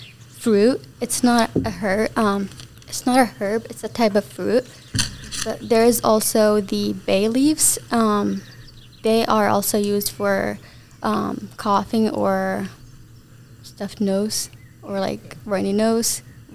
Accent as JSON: {"language": "English", "country": "Yemen", "said": "So I am from Yemen"}